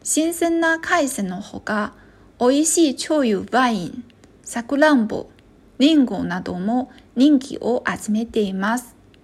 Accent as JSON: {"language": "Japanese", "town": "Yantai", "region": "Shandong", "country": "China", "second_language": "Japanese", "said": "中国山東省、煙台出身です。"}